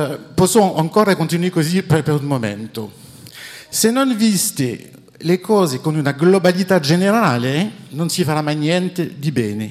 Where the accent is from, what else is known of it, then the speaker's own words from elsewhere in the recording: France; Italian is a second language; moved away as an adult; now in Rome, Italy; sono francese, ho comprato un appartamento a Roma 5 anni fa e pago le mie tasse a Roma.